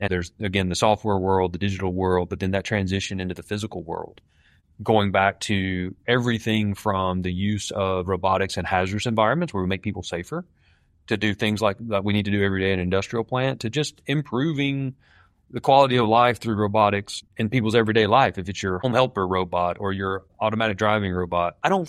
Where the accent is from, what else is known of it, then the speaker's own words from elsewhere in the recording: the South, United States; that at least for me growing up in the South, the transition from the steel industry to the auto industry was enormous